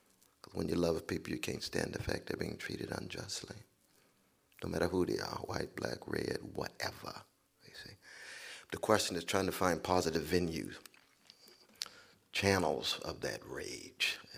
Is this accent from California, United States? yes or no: yes; Sacramento, California, United States; So in growing up in Sacramento, California, when it was time for me to pledge allegiance that first day after that summer, I refused to do it.